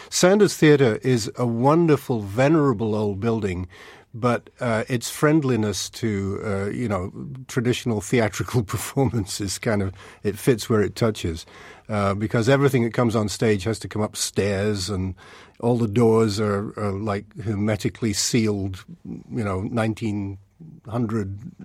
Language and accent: English; Manchester, North West England, United Kingdom; I was brought up in Manchester in the north of England.